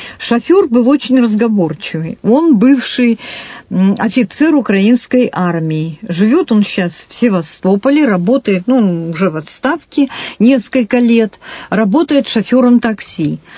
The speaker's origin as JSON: {"language": "Russian", "town": "Irkutsk", "region": "Irkutsk Oblast", "country": "Russia", "said": "когда узнавали, что вот я из Иркутска."}